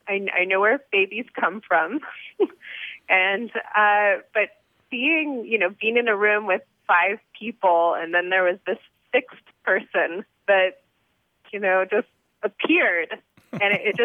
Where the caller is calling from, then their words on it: Brooklyn, New York, United States; I'm calling from New York.